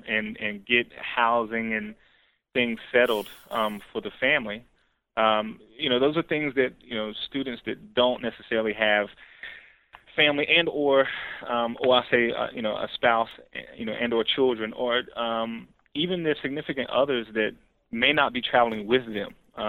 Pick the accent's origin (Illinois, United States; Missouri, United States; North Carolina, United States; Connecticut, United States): North Carolina, United States; now in Pennsylvania, United States; I'm from North Carolina.